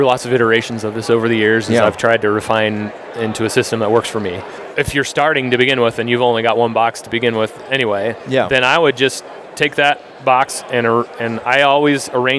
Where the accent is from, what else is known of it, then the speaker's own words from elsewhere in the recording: Utah, United States; So growing up in Utah with the Provo and the Green River and sort of the western tailwaters in general being my main rivers that I fished a lot